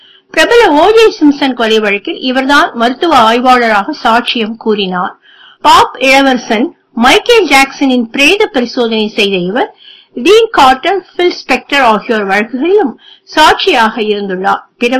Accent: Chennai, Tamil Nadu, India; அதனால 1956 நான் சென்னையில என் தாத்தா பாட்டி வீட்டில் வளர்ந்தேன்.

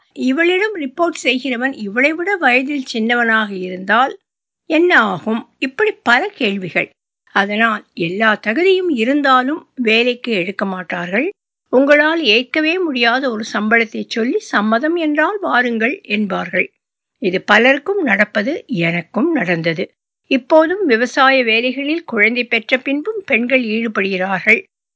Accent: Puducherry, India; moved away as an adult; now in Chennai, India; எனது ஊர் பாண்டிச்சேரி. கூட்டு குடும்பத்தில் வளர்ந்தேன்.

